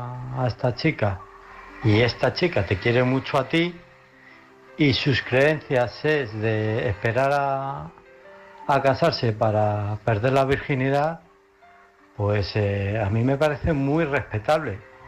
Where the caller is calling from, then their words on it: Illescas, Castilla-La Mancha, Spain; de Illescas.